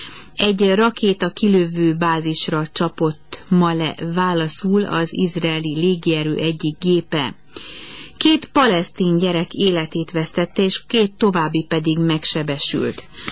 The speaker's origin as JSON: {"language": "Hungarian", "country": "Hungary", "said": "Apaként, egy európai köztársaság felelős miniszterelnökeként, illetve a hazáját szerető magyarként egyaránt"}